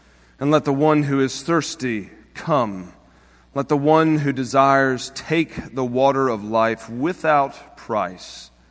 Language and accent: English; Greenville, United States; I was going to drive up to Lexington from Greenville, my hometown